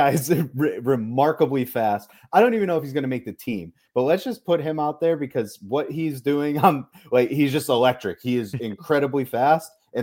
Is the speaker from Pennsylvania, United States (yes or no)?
yes; Scranton, Pennsylvania, United States; I grew up in Scranton, PA.